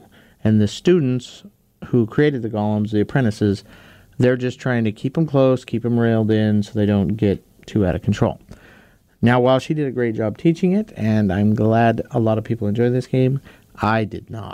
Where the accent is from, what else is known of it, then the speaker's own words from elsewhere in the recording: Nevada, United States; I'm from Nevada.